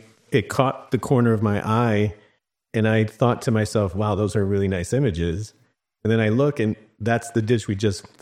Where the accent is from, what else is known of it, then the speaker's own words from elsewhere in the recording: Chicago, Illinois, United States; born there; I was born in Chicago.